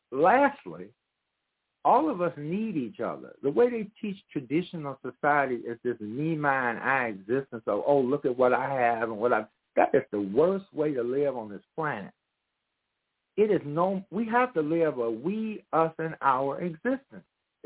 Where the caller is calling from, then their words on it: Chicago, Illinois, United States; I'm calling from Chicago.